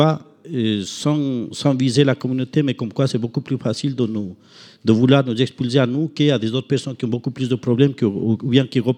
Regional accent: Ecuador; Vous voyez des personnes âgées qui là-bas, chez nous en Équateur, par exemple, et puis je pense que même ici

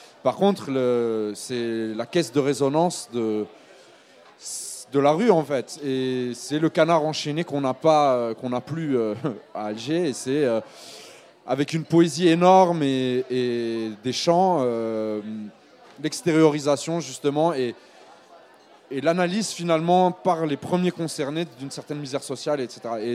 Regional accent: Lausanne, Vaud, Switzerland; je suis né à Lausanne, j'ai grandi à Lausanne, ma maman est suisse, mon père est algérien.

